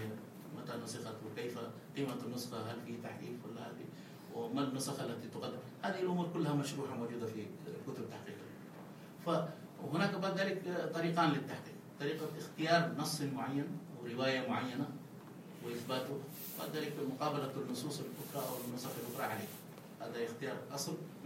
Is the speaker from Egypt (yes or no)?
no; Saudi Arabia; وممكن بعضها مصورة في بعض المراكز عندنا في السعودية